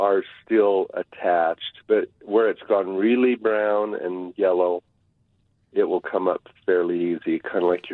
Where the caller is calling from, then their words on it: Orem, Utah, United States; I'm from Orem.